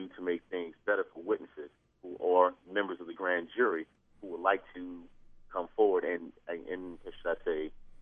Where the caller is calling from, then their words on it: Maryland, United States; I'm calling from Baltimore County, and this is regarding the stop snitching / culture of intimidation.